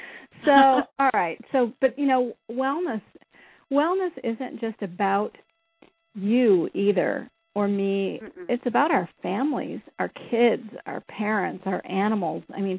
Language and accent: English; Iowa, United States; I'm from Iowa, man. We grew up right by the Hostess factories.